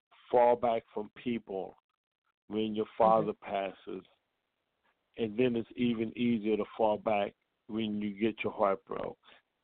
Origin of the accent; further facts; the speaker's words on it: California, United States; okay, so I'm from the Bay Area